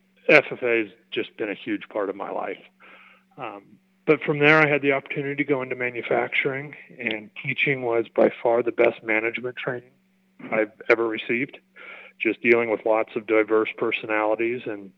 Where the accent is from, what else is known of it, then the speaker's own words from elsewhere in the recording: Kuna, Idaho, United States; I grew up in Cuna, Idaho